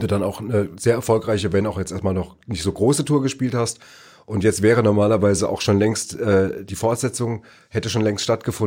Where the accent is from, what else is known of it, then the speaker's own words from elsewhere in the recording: Neu-Isenburg, Hesse, Germany; Das war das Astoria-Kino in Neu-Isenburg, wo ich groß geworden bin.